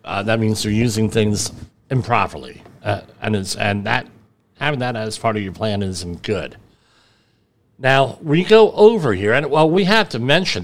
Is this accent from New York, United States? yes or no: no; New Jersey, United States; I mean, I'm from New Jersey. You want to talk honestly.